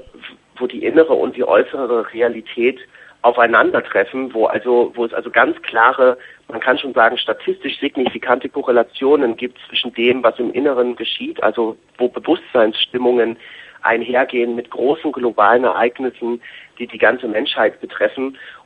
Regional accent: Germany; jetzt zu DDR-Zeiten, wo ich groß geworden bin

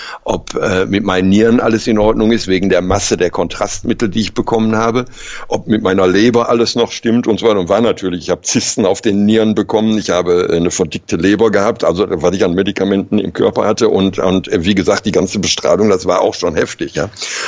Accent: Germany; also ich bin Deutscher

